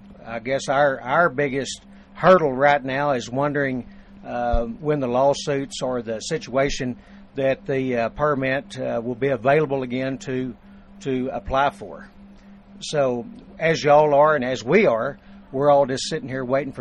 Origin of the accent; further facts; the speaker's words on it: Adrian, Texas, United States; I'm a Texan. My family's, I'm a fifth generation rancher from Adrian, Texas, and from Canadian, Texas, up in the northeast corner of the Panhandle.